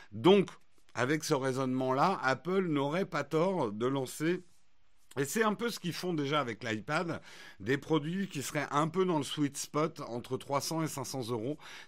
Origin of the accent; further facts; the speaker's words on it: France; accent: French; Ouais, think different, j'adore mon accent français là.